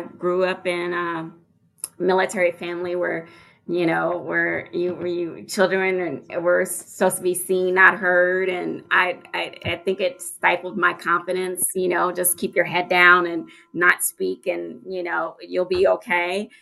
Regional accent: Oklahoma, United States; Even though I'm from Oklahoma, there's something like special about New York.

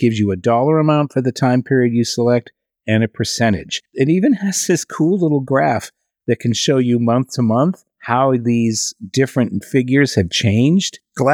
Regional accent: Massachusetts, United States; There's an Italian, Sicilian Nabilodon version of a meat pie that was popular where I grew up in Massachusetts as a child

